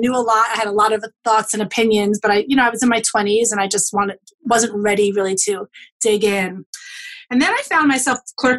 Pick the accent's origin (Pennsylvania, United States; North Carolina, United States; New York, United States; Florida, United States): New York, United States; New York City; So, I grew up in New York City in the later 70s and 80s, and at the time where I was a kid, I went to public school in Brooklyn